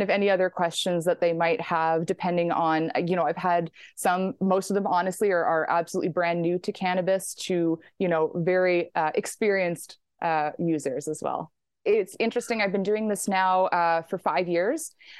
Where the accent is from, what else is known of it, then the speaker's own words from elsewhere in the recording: Dauphin, Manitoba, Canada; now in Winnipeg, Canada; I am originally from Dauphin. I am now living in Winnipeg right now with my husband and our little daughter.